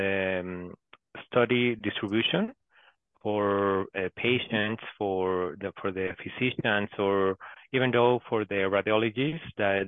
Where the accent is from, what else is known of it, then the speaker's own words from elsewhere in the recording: Mexico; now in Mexico City, Mexico; Yo soy, bueno, mexicano, vivo en la Ciudad de México.